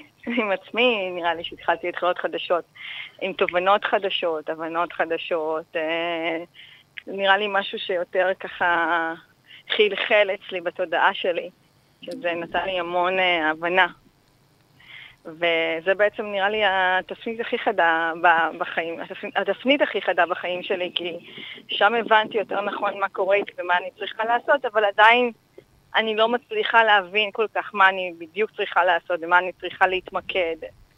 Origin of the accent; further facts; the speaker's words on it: Rishon LeZion, Central District, Israel; אני מראשון.